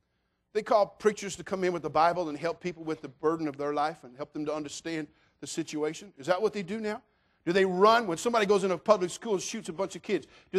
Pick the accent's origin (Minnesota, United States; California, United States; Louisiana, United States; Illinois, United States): California, United States; Ladies and gentlemen, you're looking at a hippie, product of the state of California, born and raised in California, trained in 13 years of public school